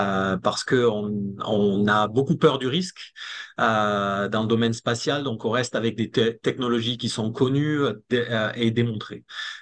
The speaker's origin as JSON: {"language": "French", "town": "Agen", "region": "Nouvelle-Aquitaine", "country": "France", "tie": "born or raised there", "said": "J'ai grandi, je suis né et grandi en France. J'ai grandi dans le sud de la France, entre Bordeaux et Toulouse, à Agen."}